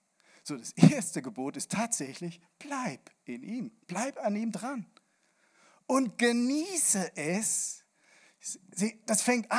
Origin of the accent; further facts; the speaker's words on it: Rhineland-Palatinate, Germany; Und wir haben ja eindeutig hier einen Vorteil als Rheinländer und Moselländer, die umringt sind von Weinbergen.